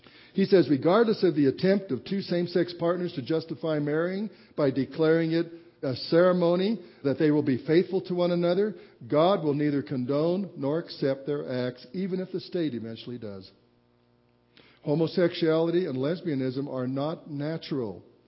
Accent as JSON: {"language": "English", "town": "Walsenburg", "region": "Colorado", "country": "United States", "tie": "born or raised there", "said": "It was called in my hometown, Walsenburg, if anybody tried to live together, living in sin or shacking up."}